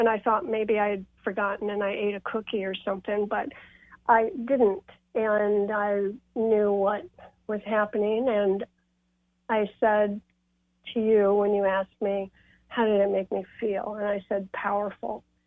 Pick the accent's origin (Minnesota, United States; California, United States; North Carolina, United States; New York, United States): New York, United States; I'm originally from New York, so maybe that helped.